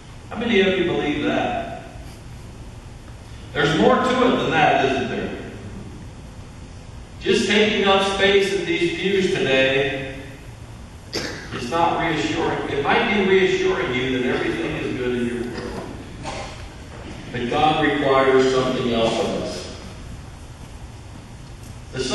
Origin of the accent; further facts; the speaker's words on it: Missouri, United States; I'm from Missouri, down there in the Ozarks, the hillbilly country.